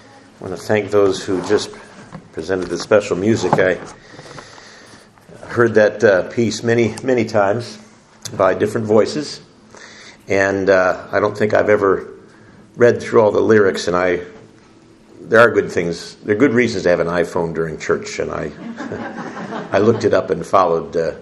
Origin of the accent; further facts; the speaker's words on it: Detroit, Michigan, United States; I was born and raised in Detroit, not too terribly far from here